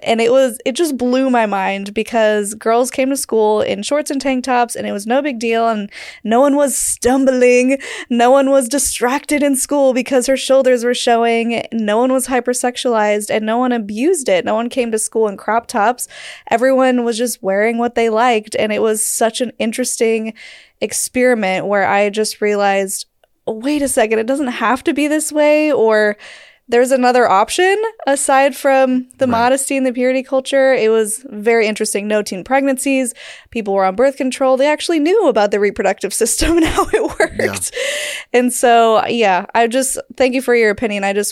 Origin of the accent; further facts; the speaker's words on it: Utah, United States; I just recently told this story about growing up in Utah, where the schools had very, very strict modesty rules, cap sleeves.